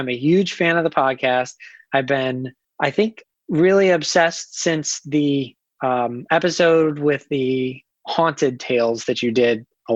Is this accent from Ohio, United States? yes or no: yes; Ohio, United States; And I grew up outside of Cleveland in Ohio. I grew up about 15 minutes away from a little town called Oberlin.